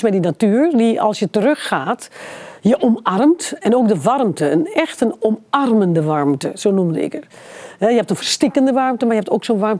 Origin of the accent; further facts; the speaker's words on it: Suriname; Of op straat, ik ben opgegroeid in Suriname.